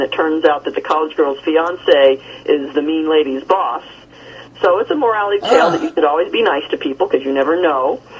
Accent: Germantown, Tennessee, United States; I mean, you have to understand, I grew up in Germantown, Tennessee, and all my life I've wanted to go to New York.

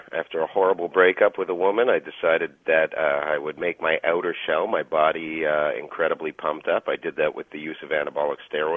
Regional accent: Canada; I came from Canada. We would really hide it well up there.

